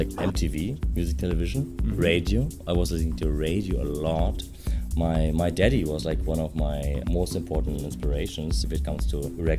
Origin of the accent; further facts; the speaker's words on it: Cologne, North Rhine-Westphalia, Germany; English is a second language; also born or lived in Berlin; I grew up in Cologne, at one point moving to Berlin, whatever, last 3, 4, 5 years